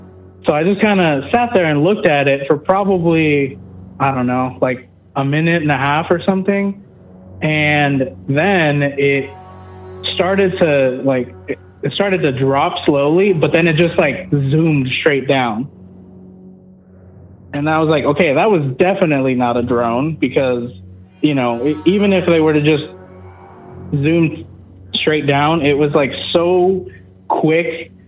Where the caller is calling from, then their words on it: Seattle, Washington, United States; from Seattle.